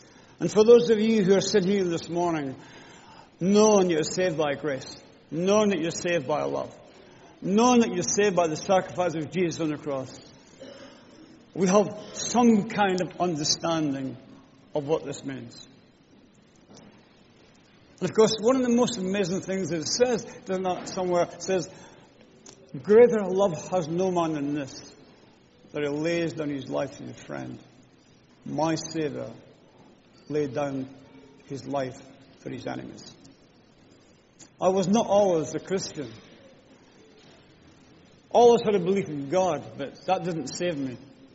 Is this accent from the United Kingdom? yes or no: yes; Scotland, United Kingdom; in case you don't know, and in case my accent confuses you, I'm a Scot. I'm not Welsh. I'm not Irish. I'm a Scotsman.